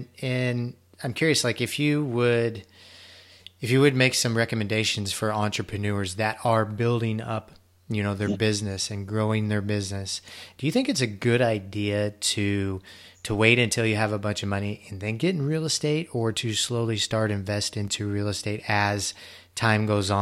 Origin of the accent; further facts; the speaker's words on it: Missouri, United States; I grew up in Missouri, blue collared father, mom was a secretary.